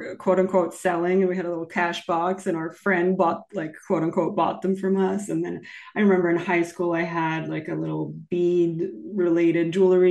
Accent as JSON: {"language": "English", "region": "New Jersey", "country": "United States", "tie": "born or raised there", "said": "I grew up right outside of Princeton."}